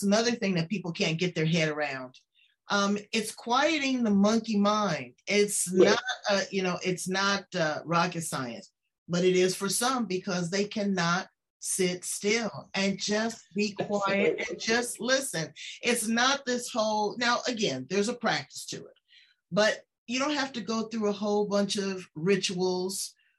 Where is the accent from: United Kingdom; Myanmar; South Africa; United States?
Myanmar; now in Australia; I'm not an Australian. Yeah. You know, I'm from Burma.